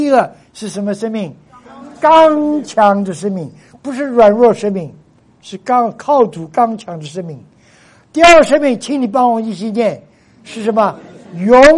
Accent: Zhejiang, China; now in Los Angeles, United States; 我是浙江人哦

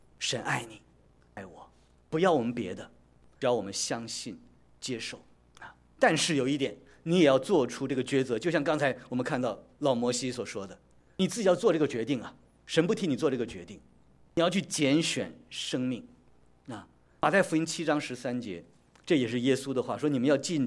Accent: China; now in United States; 我在生在新中国，长在红旗下呀

